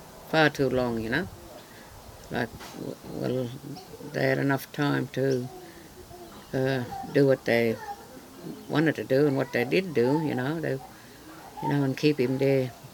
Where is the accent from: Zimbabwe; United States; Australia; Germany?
Australia; Broken Hill, New South Wales; born there; I was born in Broken Hill. In 1948.